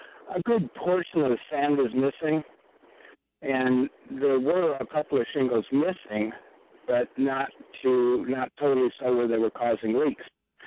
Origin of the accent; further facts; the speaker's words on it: Illinois, United States; I'm from Illinois where three layers of shingles was